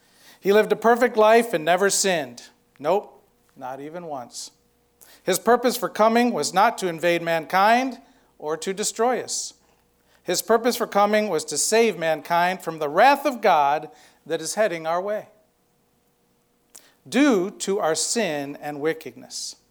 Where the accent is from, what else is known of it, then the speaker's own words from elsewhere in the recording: New York, United States; accent: New York; Wait, I'm from New York, and we don't talk like that. All y'all have done and defiled my New York accent.